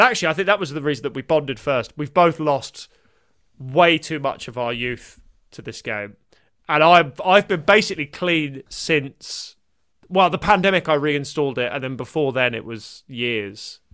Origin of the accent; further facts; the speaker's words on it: Brighton, South East England, United Kingdom; I'm from Brighton, so I tend to just enjoy a nice charbroiled seagull.